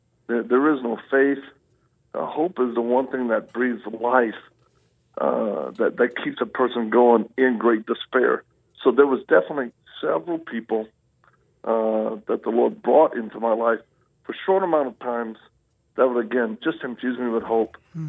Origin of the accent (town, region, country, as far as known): Louisiana, United States; born or raised there; also born or lived in Mississippi / Texas